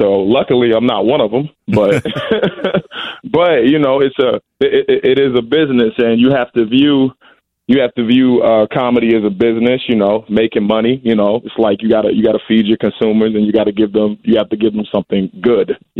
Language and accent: English; Chesapeake, Virginia, United States; I grew up in Chesapeake, Virginia.